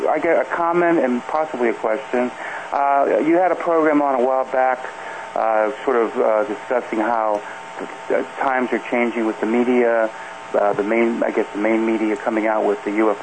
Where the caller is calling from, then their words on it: Pine Bush, New York, United States; Yes, good evening, Kevin. … from Pine Bush, New York.